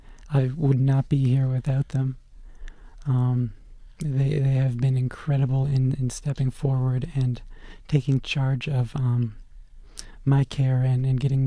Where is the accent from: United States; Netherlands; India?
United States; Omaha, Nebraska; born there; I was born in Omaha, Nebraska, and I was a quiet sort of kid